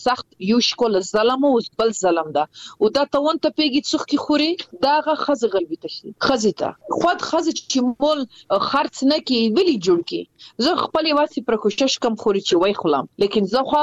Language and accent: Pashto; Afghanistan